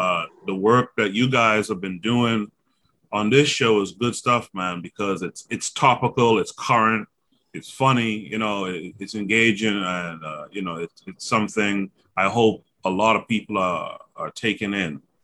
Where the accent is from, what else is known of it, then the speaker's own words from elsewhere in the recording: Bahamas; I'm from the Bahamas. I grew up in a family that was very political.